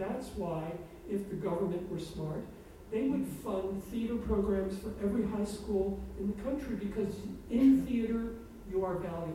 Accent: Chicago, Illinois, United States; Chicago is where I came from. I came from the Polish Catholic steel mill part of Chicago. The apartment I grew up in, if you ever watched The Honeymooners, my apartment looked just like that.

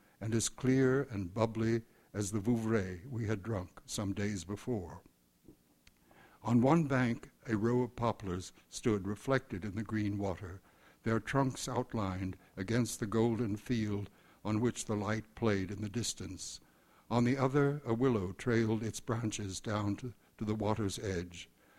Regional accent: Louisiana, United States; born there; as Lynn pointed out, I was born in Louisiana, and I've always been very attached to things French.

